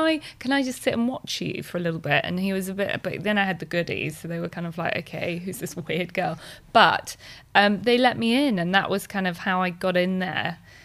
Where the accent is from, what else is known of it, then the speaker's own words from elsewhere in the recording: Scotland, United Kingdom; now in London, United Kingdom; I'm not from London, I'm from the Scottish borders.